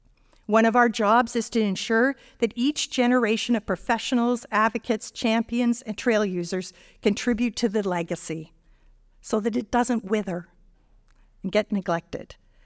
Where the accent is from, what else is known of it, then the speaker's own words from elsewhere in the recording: Etobicoke, Ontario, Canada; Growing up in Etobicoke, my relationship with the lakes had a rocky beginning. My mom's from the north